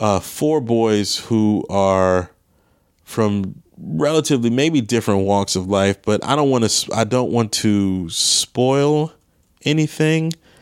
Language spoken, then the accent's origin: English; Maryland, United States; that sadly was in my home state of Maryland, right outside of Baltimore.